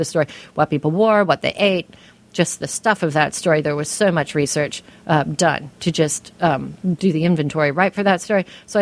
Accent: Western Australia, Australia; And I grew up in Western Australia. And you feel very isolated when you grow up in Western Australia

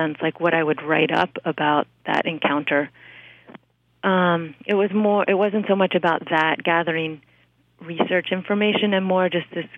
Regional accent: United States; Fear of giving up who I was as an American.

